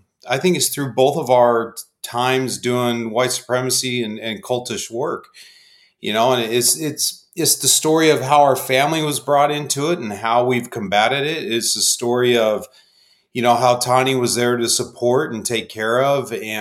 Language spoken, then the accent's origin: English; Phoenix, Arizona, United States; Well, I was a Mesa police officer, born and raised in Phoenix.